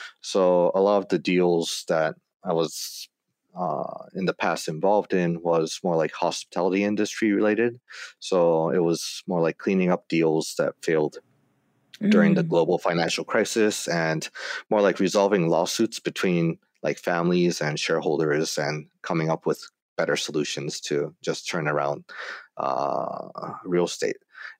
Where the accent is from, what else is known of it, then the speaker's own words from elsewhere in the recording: Tokyo, Japan; also born or lived in Fukushima, Japan / Connecticut, United States / San Francisco, United States; I was born in Fukushima, Japan. My dad's American, my mom's Japanese. However, mainly grew up in Tokyo, but going back and forth between Connecticut, San Francisco, Bay Area, and Japan.